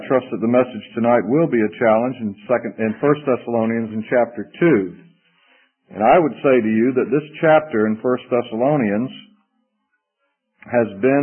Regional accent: Jacksonville, Florida, United States; Carl grew up in Jacksonville, my hometown, so he would come to the assembly there whenever he was in the area.

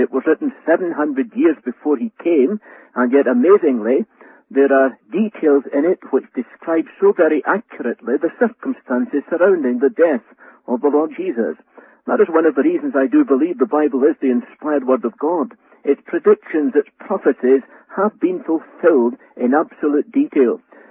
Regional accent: Scotland, United Kingdom; You will know from my accent that I originate in Scotland.

